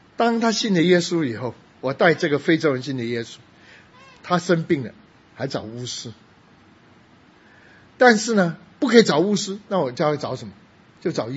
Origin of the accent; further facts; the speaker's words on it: China; 那突然看到我是中国人